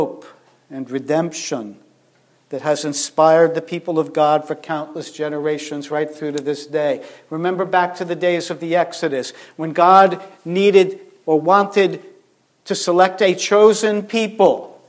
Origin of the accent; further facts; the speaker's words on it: Long Island, New York, United States; I grew up in the Diocese of Long Island.